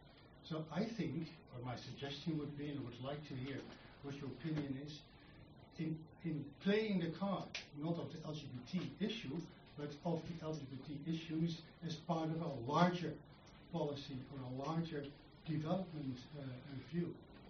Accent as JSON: {"language": "English", "town": "Amsterdam", "region": "North Holland", "country": "Netherlands", "said": "I'm from Amsterdam."}